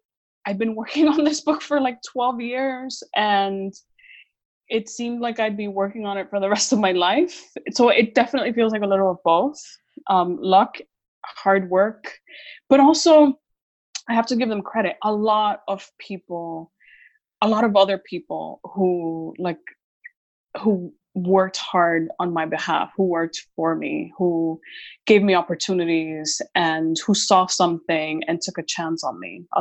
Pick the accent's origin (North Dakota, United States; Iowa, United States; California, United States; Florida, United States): Florida, United States; Miami Beach; also born or lived in Puerto Rico; a very specific kind of girlhood, which is what we had growing up in Puerto Rico and Miami Beach.